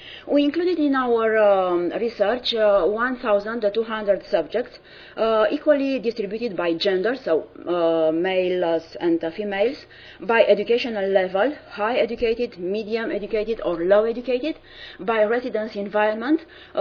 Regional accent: Romania; I come from Romania.

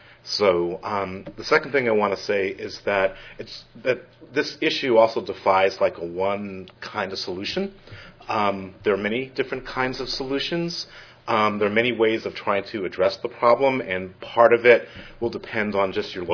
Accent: Rhode Island, United States; So as you all know, I'm from Rhode Island

